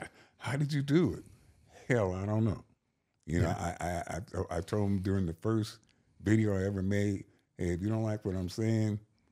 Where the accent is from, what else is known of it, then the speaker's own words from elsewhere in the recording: Compton, California, United States; also born or lived in Arkansas; Yes, raised in Compton, born in Arkansas.